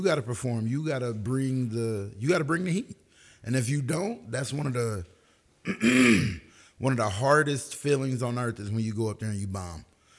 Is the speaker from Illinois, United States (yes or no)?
yes; Danville, Illinois, United States; from Danville, Illinois.